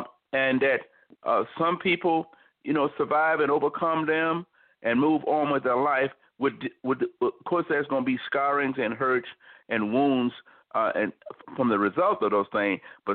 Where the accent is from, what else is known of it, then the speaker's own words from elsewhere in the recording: the South, United States; I was kind of a little shocked there by me growing up in the South